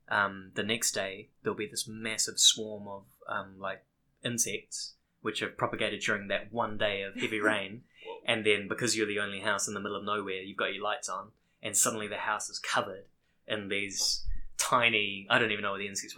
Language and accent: English; Wellington, New Zealand; But anyway, I grew up in Wellington. I've got most if not all of my family based in Wellington, and I went to primary school and secondary school here.